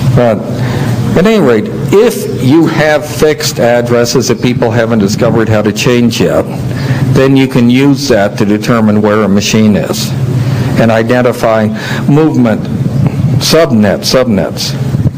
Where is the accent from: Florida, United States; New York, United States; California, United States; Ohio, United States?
Florida, United States; I'm from Florida, so I shouldn't be feeling it.